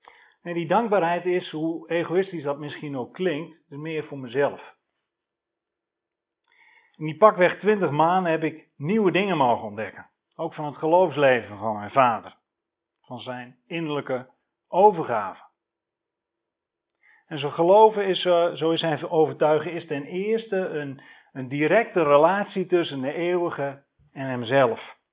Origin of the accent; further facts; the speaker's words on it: Dalfsen, Overijssel, Netherlands; Ik kom uit Dalfsen. Prachtig plaatsje vlakbij Zwolle.